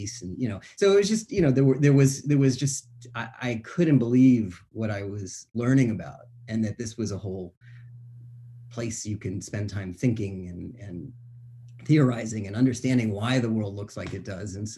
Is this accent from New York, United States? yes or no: no; Florida, United States; also born or lived in Boston; My family's from New England. I was born in Boston. And when I was young, my dad was in the Army. We moved around a lot, and I moved, ended up at a pretty young age down in Florida.